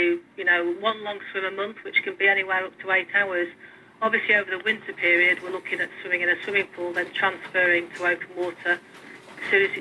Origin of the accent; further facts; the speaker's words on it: Blackpool, North West England, United Kingdom; I'm from Blackpool and I was used to the cold.